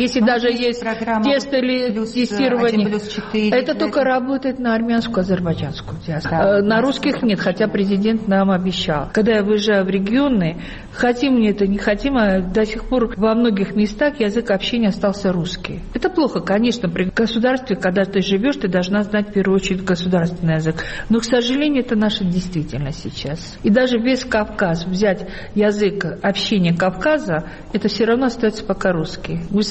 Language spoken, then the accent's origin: Russian; Tbilisi, Georgia; я когда говорила, что я из Тбилиси, что у нас особенный толерантный народ.